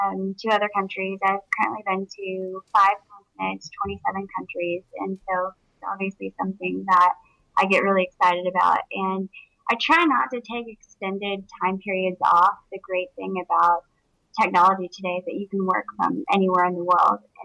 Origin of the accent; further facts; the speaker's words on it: Midland, Texas, United States; also born or lived in Winter Park; now in Dallas, United States; I was born in Florida, and I grew up in West Texas, small town, Midland. And I've been in Dallas for about 16 years now.